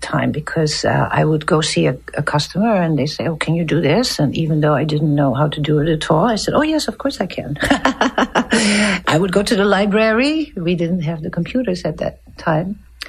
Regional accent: Netherlands; now in Morrisonville, United States; I'm from Holland originally, and I've been a sign maker at Morrisonville, New York for 35 years.

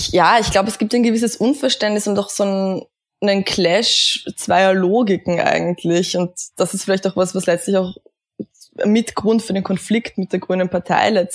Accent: Kleinhöflein, Burgenland, Austria; ich bin in Burgenland aufgewachsen, in einem kleinen Vorort von Eisenstadt. Kleinhöflein heißt das. Also wir haben nicht mal ein eigenes Ortsschild, das ist so, um das ein bisschen zu skizzieren. Und ich war 16 Jahre alt

